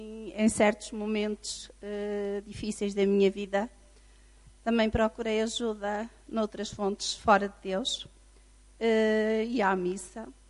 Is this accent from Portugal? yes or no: yes; Vila Real, Norte, Portugal; sou de Vila Real